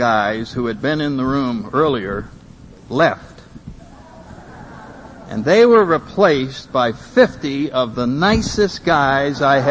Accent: Connecticut, United States; I come from Connecticut, and back in the 40s, made the papers.

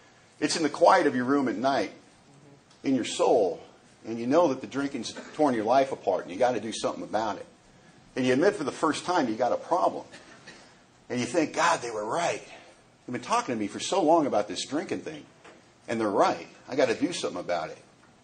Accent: Bellingham, Washington, United States; I'm not from Seattle. I'm from Bellingham, Washington. We are closer to Vancouver, Canada, than we are to Seattle. We're about 20 minutes from the Canadian border.

